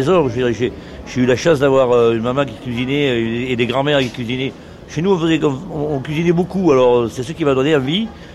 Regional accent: Provence-Alpes-Côte d'Azur, France

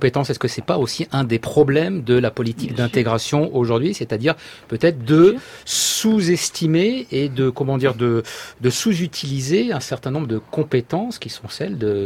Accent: France; je suis français

